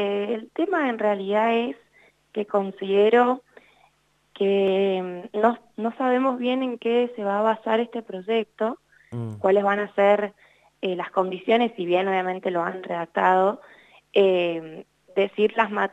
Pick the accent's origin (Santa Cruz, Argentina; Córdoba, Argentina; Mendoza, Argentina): Mendoza, Argentina; nos deja medio desequilibrados también hasta como mendocinos